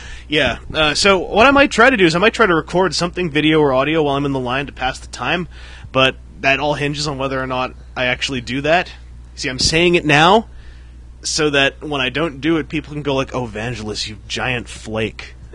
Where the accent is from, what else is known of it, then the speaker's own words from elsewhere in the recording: Canada; I'm sorry, I'm from Canada.